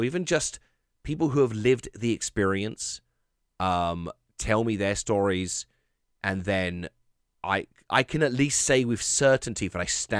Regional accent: United Kingdom; because I'm British as well. I'm not even in America

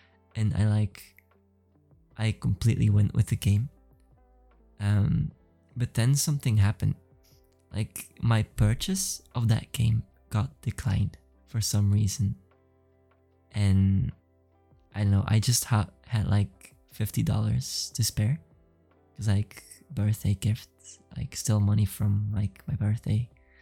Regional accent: Belgium; And we realized like we're both from Belgium.

